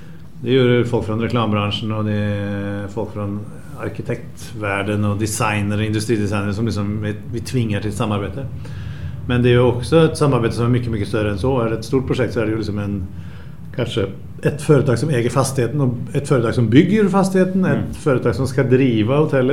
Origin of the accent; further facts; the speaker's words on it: Norway; Swedish is a second language; Jag är norsk dyslektiker, en fiskare fångad i en destinationsdesign och hotelldesigners kropp.